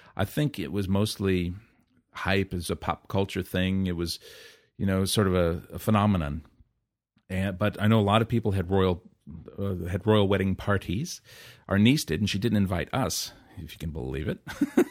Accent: Illinois, United States; marriage itself is something I'm forbidden to do, either here or in my home state of Illinois.

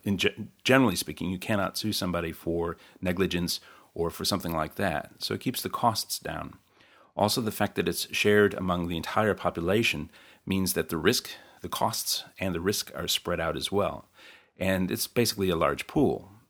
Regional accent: United States; as an American, I feel very uncomfortable if I don't have health insurance.

